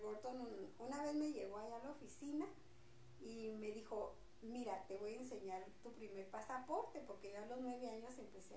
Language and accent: Spanish; Durango, Mexico; born there; Yo nací en Durango, la capital.